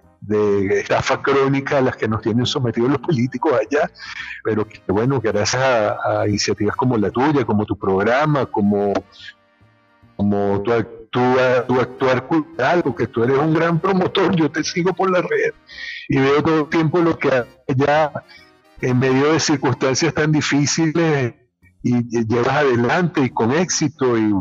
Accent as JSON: {"language": "Spanish", "region": "Trujillo", "country": "Venezuela", "tie": "born there", "said": "Me acuerdo cuando fuimos al estado donde yo nací, al estado Trujillo"}